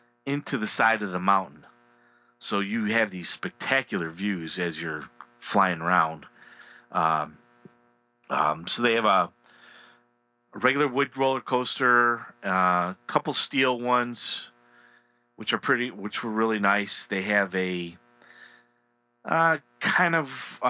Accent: Illinois, United States; this is crazy because we're from Illinois, which is about as flat gets

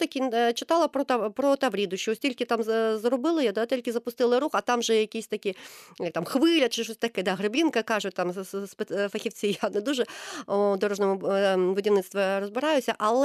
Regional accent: Crimea, Ukraine; якщо ми все кримчани пам'ятаємо

